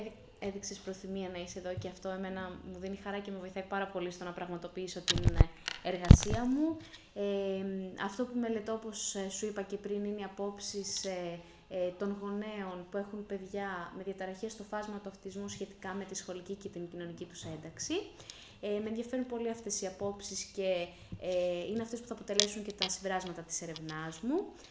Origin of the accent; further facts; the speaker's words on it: Kalamata, Peloponnese, Greece; Δεν είμαι από εδώ, είμαι από την Καλαμάτα